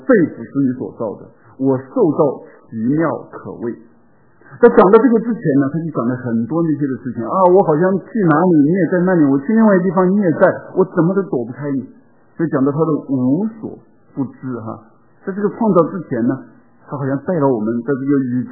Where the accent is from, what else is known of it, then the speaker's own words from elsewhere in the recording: China; 但我们中国人常常有晾衣服的，我们以前也是常常都晾衣服的哈